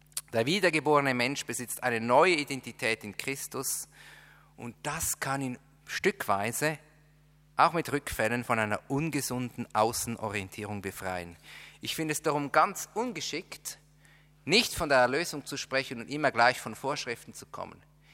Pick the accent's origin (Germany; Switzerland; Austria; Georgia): Switzerland; Das lässt sie noch sympathischer werden für mich als Schweizer.